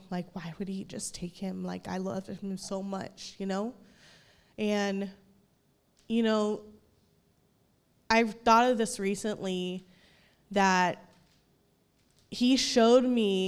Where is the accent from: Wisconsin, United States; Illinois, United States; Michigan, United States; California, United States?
California, United States; Fresno; I'm 33 years old. I'm from Fresno, California. I was adopted when I was 4. I was raised in church.